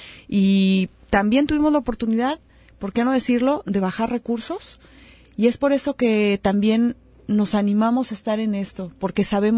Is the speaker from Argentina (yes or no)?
no; Mexico